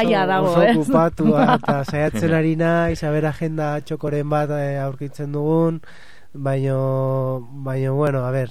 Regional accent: Balearic Islands, Spain; born there; Basque is a second language; Ni, bueno, jaio nintzen Mallorcan, bueno, katalan kultura jaso dut etxian

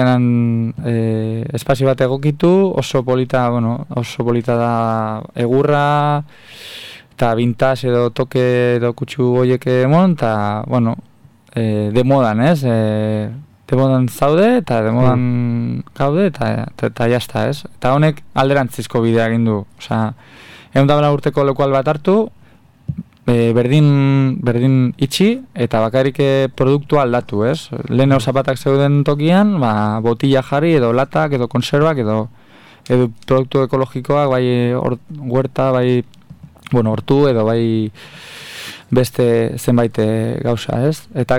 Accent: Bilbao, Basque Country, Spain; porque Bilbokoa gara eta somos un poco bilbainos

